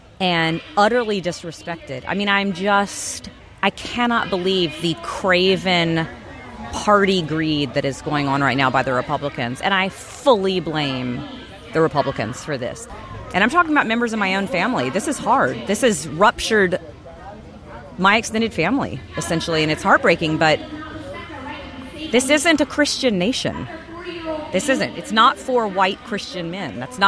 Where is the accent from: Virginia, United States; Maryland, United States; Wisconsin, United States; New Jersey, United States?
Maryland, United States; Baltimore; I'm from Baltimore, Maryland.